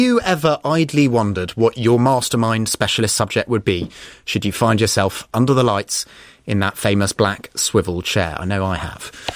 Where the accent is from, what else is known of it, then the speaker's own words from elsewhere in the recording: London, United Kingdom; Because I grew up in London too, and I've spent a lot of my life on tube trains.